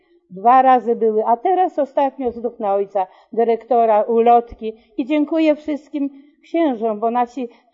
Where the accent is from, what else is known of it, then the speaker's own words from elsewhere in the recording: Vilnius County, Lithuania; now in Olsztyn, Poland; Ja jestem dziewczyna z Wileńszczyzny, to mówię tak jak jest.